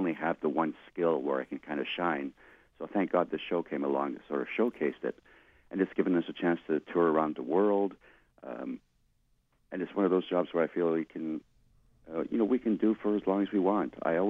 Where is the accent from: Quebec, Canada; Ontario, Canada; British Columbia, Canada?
British Columbia, Canada; Vancouver; grew up together in Vancouver, so I've known him almost forever.